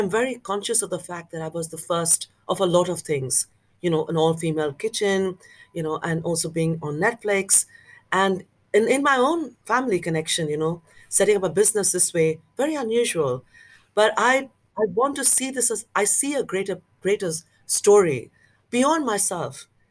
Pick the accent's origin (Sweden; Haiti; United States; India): India; West Bengal; now in Cambridge, United Kingdom; I come from Bengal, but the rivers are like oceans.